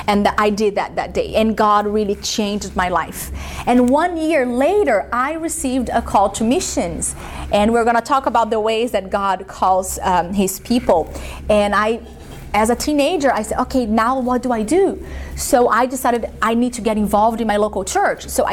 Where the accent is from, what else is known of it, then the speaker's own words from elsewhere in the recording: Brazil; English is a second language; now in United States; So I've been here in the U.S. for 15 years, but I am originally from Brazil. Yes, so I am from Brazil